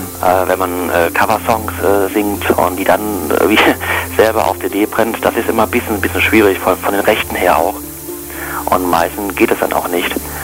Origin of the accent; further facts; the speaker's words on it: Cologne, North Rhine-Westphalia, Germany; weil ich bin zwar groß geworden in Köln, aber ich habe leider Gottes nicht so die kölsche Mundart übernommen, weil meine Eltern, wie gesagt, kommen auch so ein bisschen verschieden her und wir haben damals nicht kölsch gesprochen.